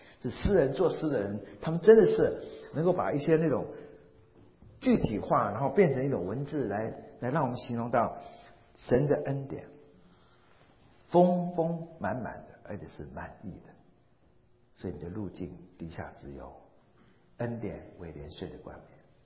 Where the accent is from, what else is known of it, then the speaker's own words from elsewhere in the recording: Taiwan; 我自己从小在台湾的那种都市长大的，看到都是钢骨水泥的，完全没有那种农家的那种经验。